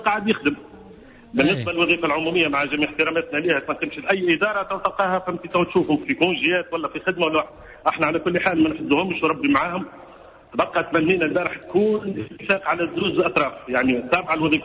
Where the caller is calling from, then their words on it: Sousse, Sousse Governorate, Tunisia; كل من سوسه